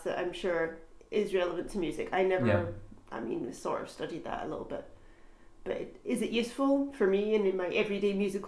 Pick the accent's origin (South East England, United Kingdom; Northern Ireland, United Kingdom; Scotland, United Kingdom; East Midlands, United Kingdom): Scotland, United Kingdom; now in Freiburg, Germany; I was brought up in Scotland.